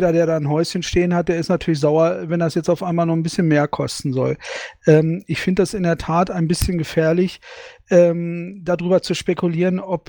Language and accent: German; North Rhine-Westphalia, Germany; Ich bin aus NRW, ich bin auch hier im Rat.